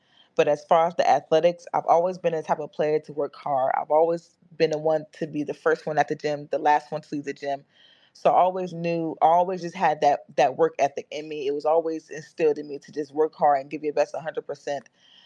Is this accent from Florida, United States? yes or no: no; New Jersey, United States; born there; So I was born in New Jersey, and I spent most of my summers going back and forth from New Jersey to Nigeria.